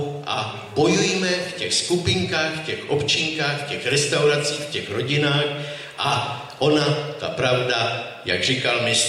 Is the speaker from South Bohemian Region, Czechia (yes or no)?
yes; Tábor, South Bohemian Region, Czechia; z Tábora a začal bych trošku netradičně slovy básníka.